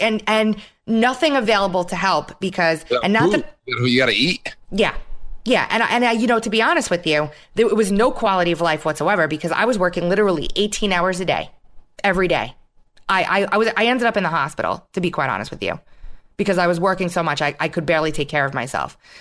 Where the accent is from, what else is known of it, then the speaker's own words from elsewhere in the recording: New York, United States; I grew up in New York. I lived my entire life there. It's my home state. I never went anywhere else. I lived in New York. I lived in Brooklyn. I lived in Queens. I lived upstate. I lived on Long Island.